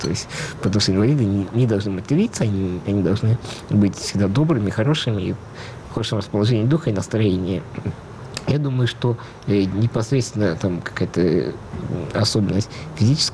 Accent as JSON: {"language": "Russian", "country": "Russia", "tie": "born there", "said": "поскольку я русский человек, я родился в России, тут родились мои все предки, похоронены."}